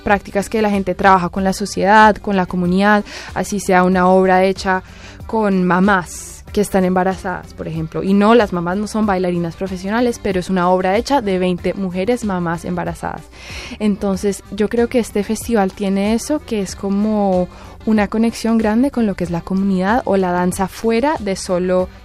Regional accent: Colombia; also born or lived in Vancouver; now in Montreal, Canada; antes de venir a Montreal yo estaba viviendo en Vancouver. Entonces nosotros, la verdad, inmigramos de Colombia a Vancouver

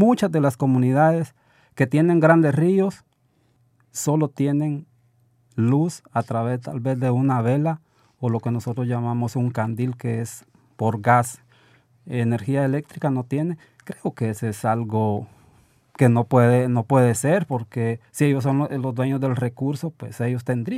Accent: Guatemala; now in Canada; las quejas que nosotros como guatemaltecos, como centroamericanos, está ocurriendo en Guatemala.

